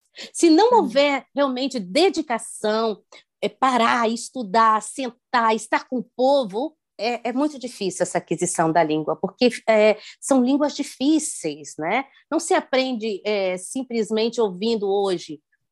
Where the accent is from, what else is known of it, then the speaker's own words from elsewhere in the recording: Brazil; also born or lived in Cape Verde; E não desistindo nunca, né? Somos brasileiros, a gente continua. E tem sido uma bênção. É claro, o espanhol é muito mais fácil, né? Porque é bem perto do nosso português.